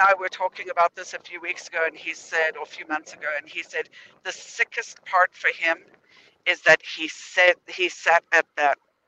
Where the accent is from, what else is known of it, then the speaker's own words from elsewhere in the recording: Zimbabwe; moved away; also born or lived in South Africa; I'm originally from Rhodesia, which is now Zimbabwe.